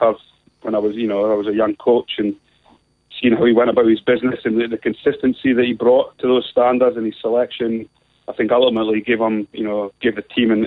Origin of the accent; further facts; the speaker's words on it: Scotland, United Kingdom; Yeah, well, I grew up in the Borders where Melrose is obviously where Sevens started.